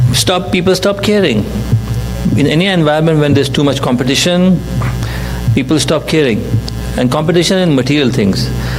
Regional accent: Pakistan; I'm from Pakistan

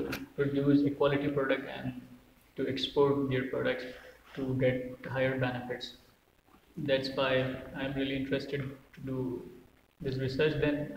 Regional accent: Gilgit-Baltistan, Pakistan; Yeah, it's the northmost part of Pakistan, the mountainous part.

